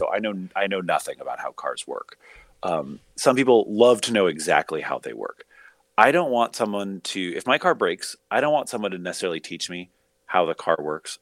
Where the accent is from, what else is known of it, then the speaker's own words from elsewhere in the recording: Portland, Oregon, United States; I grew up in Portland, which is, you know, kind of a hippie town.